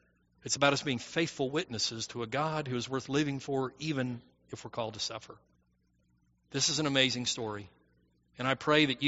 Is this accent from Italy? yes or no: yes; Italy; I was born and raised there in Italy.